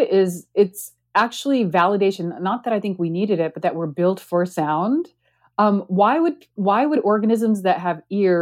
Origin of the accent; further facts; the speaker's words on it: India; I'm in India and because of the space I'm in. And even though I have some familiarity because I am Indian